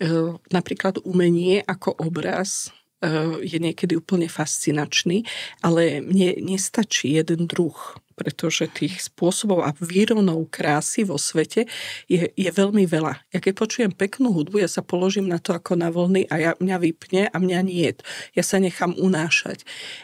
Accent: Matiašovce, Prešov Region, Slovakia; No, to je moje rodné. Moja rodná dedina Matiašovce a Zamagurie, Pieniny.

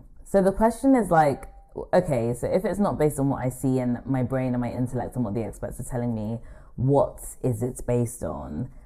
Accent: Nigeria; I'm Nigerian

